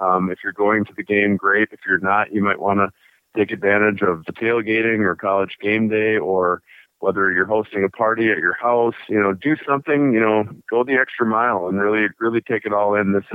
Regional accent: Minnesota, United States; I grew up in Minnesota. I played for the Gophers

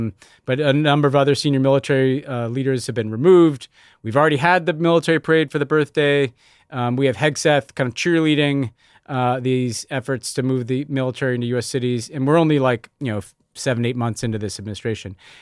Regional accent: New York City, New York, United States; Well, in New York City, my hometown, seems like it's in the crosshairs

